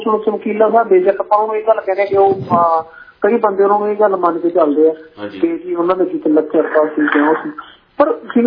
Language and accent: Punjabi; Kotpatta, Punjab, India; ਮੈਂ ਬੇਸਿਕਲੀ ਬਠਿੰਡਾ ਦੇ ਕੋਲੇ ਮੇਰਾ ਪਿੰਡ ਬਿਲੋਂਗ ਕਰਦਾ ਤੇ ਜਿਹੜੇ ਮੇਰੇ ਪੂਰਵ ਸੀਗੇ ਉਹ ਡਿਸਟ੍ਰਿਕਟ ਰੋਪੜ ਨੂੰ ਬਿਲੋਂਗ ਕਰਦੇ ਸੀ ਪਰ ਮੈਂ ਮੇਰਾ ਜਨਮ ਜਿਹੜਾ ਹੈਗਾ ਪਿੰਡ ਕੋਟਪੱਤਾ ਹੀ ਹੋਇਆ ਮੇਰੀ ਪੜ੍ਹਾਈ ਬਠਿੰਡੇ ਦੀ ਹੈ